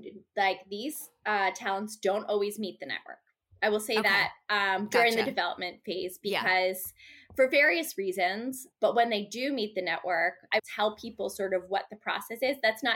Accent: East Coast, United States; Because I'm from the East Coast, I opted to go to New York. So I come to New York

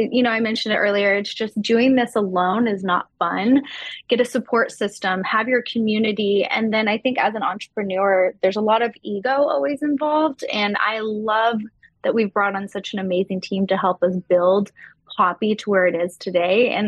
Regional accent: Texas, United States; I grew up in Texas. I used to spend my summers going to Sonic

